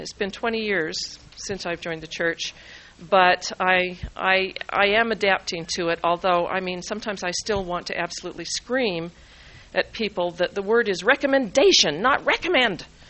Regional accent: Salt Lake City, Utah, United States; Now, of course, I grew up in Salt Lake, went to Catholic schools

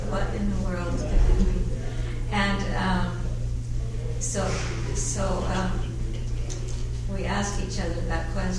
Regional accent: the South, United States; I'm from the South, and I know some Southern women who are like that, and I'm like

